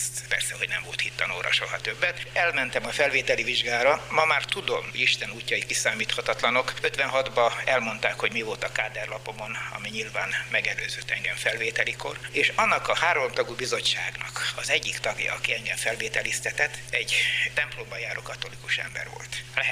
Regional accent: Békés, Hungary; born there; Békésebben születtem 1935-ben. Édesanyám paraszt családnak a gyermeke.

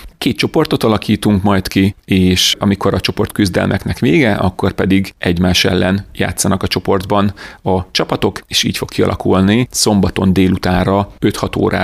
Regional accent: Hungary; mert én is magyar vagyok

